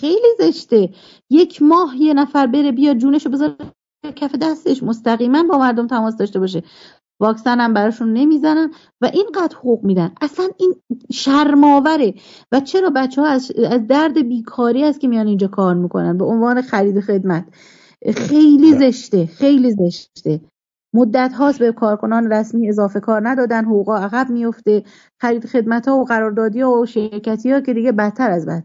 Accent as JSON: {"language": "Persian", "country": "Iran", "said": "من به عنوان یک ایرانی"}